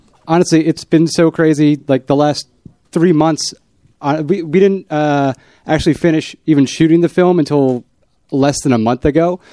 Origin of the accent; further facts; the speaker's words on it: New Jersey, United States; now in New York City, United States; I grew up in Jersey. I had a long family history in the Lower East Side and was drawn back to the neighborhood.